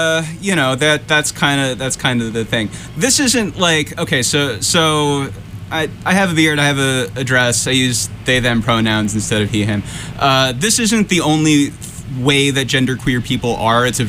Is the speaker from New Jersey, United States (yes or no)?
yes; New Jersey, United States; born there; also born or lived in California / New York / Connecticut; I was born in New Jersey. My family is from the New York area, but we moved around a lot when I was a kid. We were in California for a couple of years, came back to New York, settled in Connecticut when I was about 13.